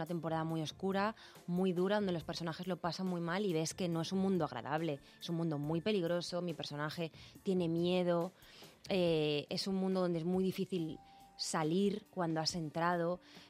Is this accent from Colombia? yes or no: no; Castilla-La Mancha, Spain; Es verdad que vengo de Castilla-La Mancha y ahí hay mucho rubio con ojos azules también